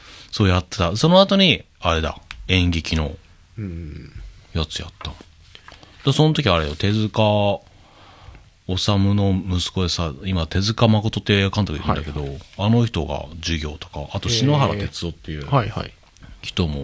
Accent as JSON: {"language": "Japanese", "region": "Niigata", "country": "Japan", "tie": "born or raised there", "lives_now": "Tokyo, Japan", "said": "だ僕地元新潟で、"}